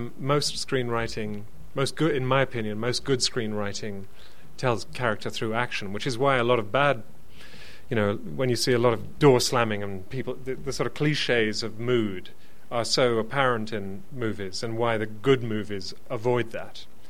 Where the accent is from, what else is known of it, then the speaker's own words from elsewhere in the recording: United Kingdom; And as a Brit, I find the whole British class scene endlessly fascinating